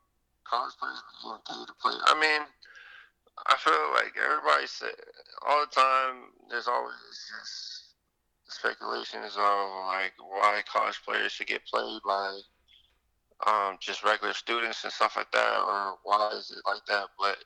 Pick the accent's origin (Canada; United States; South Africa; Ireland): United States; Homestead, Florida; now in Boca Raton, United States; A lot more than my hometown. And it's a fancy place. It's a fancy place in Boca. There's a lot of stuff I visited, like the melting pot, iPic, and all this other stuff that I would never experience being down back home in Homestead.